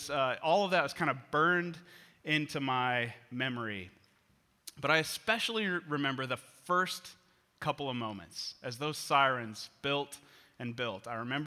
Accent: Kansas City, Kansas, United States; I grew up in Kansas City, like in KCK, but for some reason, when I was little, my optometrist, like that my family used, was downtown Kansas City, like kind of near the downtown airport.

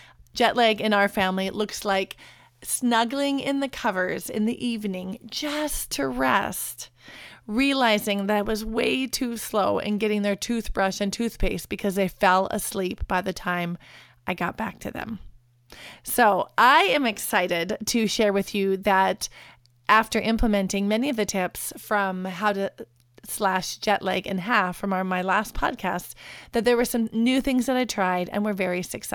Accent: Williston, North Dakota, United States; brought to you today from my hometown of Williston, North Dakota.

